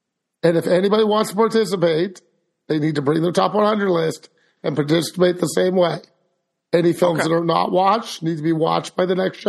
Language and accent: English; Canada; I'm Canadian. Couldn't care less.